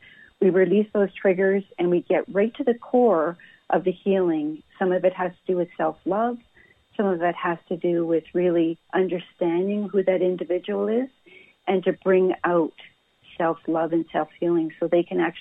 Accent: Muskeg Lake Cree Nation, Saskatchewan, Canada; Yeah, so my background is I'm First Nation. I'm from Muskeg Lake Cree Nation, Saskatchewan.

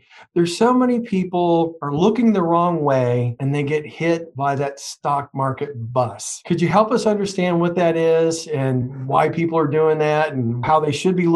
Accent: California, United States; I'd never live in Indiana just because I'm from California and I don't like the cold that much.

